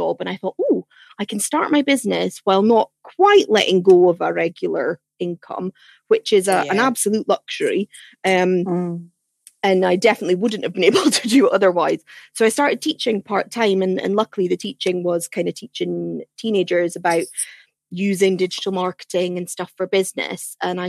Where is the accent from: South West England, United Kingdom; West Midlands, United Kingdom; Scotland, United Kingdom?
Scotland, United Kingdom; accent: Scottish; moved away as an adult; now in London, United Kingdom; I've been in London now because spoiler alert from my ridiculous Scottish accent, but I'm not from London.